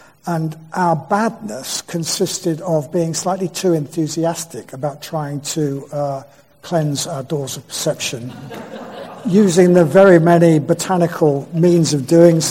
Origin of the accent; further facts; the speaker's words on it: England, United Kingdom; I'm not a gringo, I'm English.